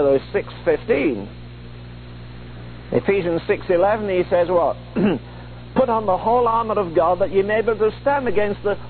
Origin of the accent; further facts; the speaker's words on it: England, United Kingdom; Not because I'm English